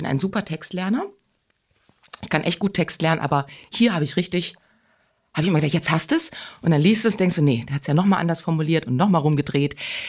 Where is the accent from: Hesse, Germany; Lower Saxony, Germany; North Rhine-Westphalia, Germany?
Hesse, Germany; Das ist bei Wetzlar, da habe ich mein Abi gemacht. Und tatsächlich in diesem Ort, wo ich lebe, im Wald, da ist meine Mutter geboren.